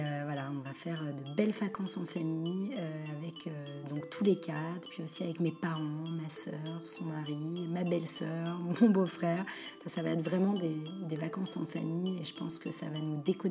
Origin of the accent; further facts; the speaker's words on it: Paris, Île-de-France, France; Moi, j'adore Paris, hein, je suis une vraie parisienne